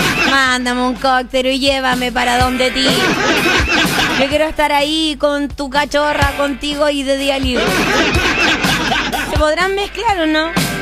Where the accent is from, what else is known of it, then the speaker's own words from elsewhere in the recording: Chile; yo siento que nosotros como chilenos no vamos a defraudar a los niños